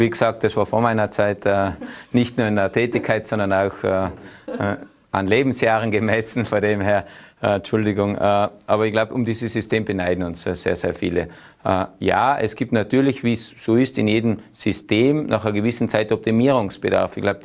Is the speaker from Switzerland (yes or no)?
no; Tyrol, Austria